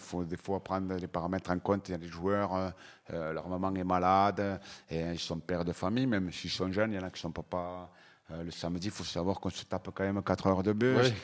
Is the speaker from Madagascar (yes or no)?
no; France; Je l'espère de tout cœur, je suis français avant tout.